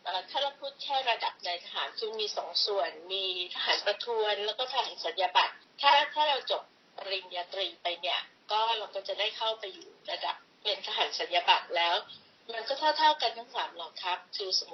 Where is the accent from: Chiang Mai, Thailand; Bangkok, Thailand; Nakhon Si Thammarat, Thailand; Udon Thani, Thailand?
Bangkok, Thailand; also born or lived in Chachoengsao; เนี่ยเกิดที่จังหวัดฉะเชิงเทราตั้งแต่เล็กๆเลยคุณพ่อคุณแม่ก็ย้ายครอบครัวทั้งหมดมาอยู่ที่กรุงเทพ